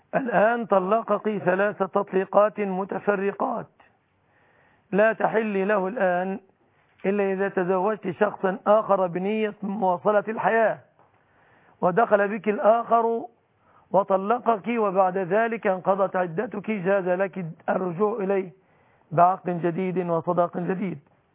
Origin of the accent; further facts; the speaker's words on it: Egypt; بلادنا مصر